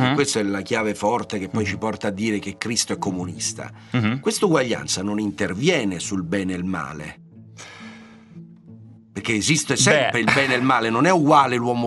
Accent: Rome, Lazio, Italy; quindi trasteverino come me, in qualche modo siamo romani e viviamo questa città

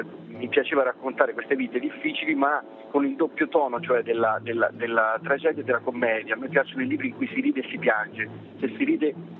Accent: Forte dei Marmi, Tuscany, Italy; born there; io sono nato a Forte dei Marmi, adesso ci vivo metà anno, diciamo 6 mesi l'anno

